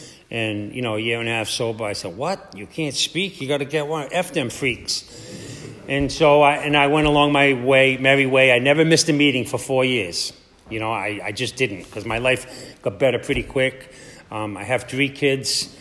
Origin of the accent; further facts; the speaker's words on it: Providence, Rhode Island, United States; I'm from Providence, Rhode Island.